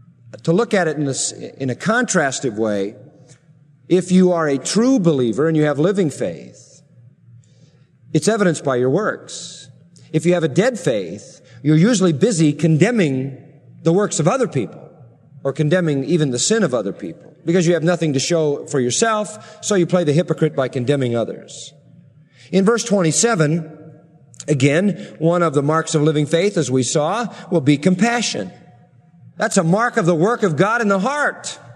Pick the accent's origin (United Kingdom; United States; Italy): United Kingdom; Scotland; stacked my pockets full, being the Scotsman that I am.